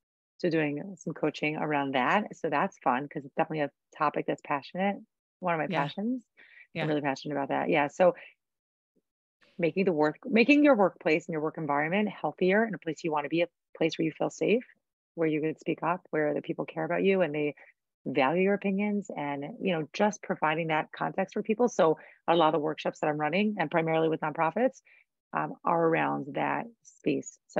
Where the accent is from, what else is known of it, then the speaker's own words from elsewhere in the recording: New York, United States; now in Portland, United States; We're both from New York. If that puts things in perspective in terms of the culture shock.